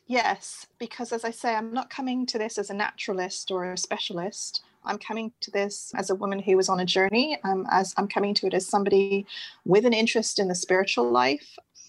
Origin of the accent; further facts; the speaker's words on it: Canada; also born or lived in Wimbledon, London; So I was born in London, outside London in Wimbledon. I moved to Canada with my parents when I was seven, and my mum and dad are Indian and they themselves were born and raised in South Africa.